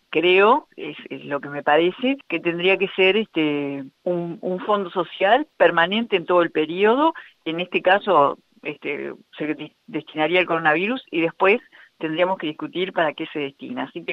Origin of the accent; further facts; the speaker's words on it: Uruguay; somos todos uruguayas y uruguayos.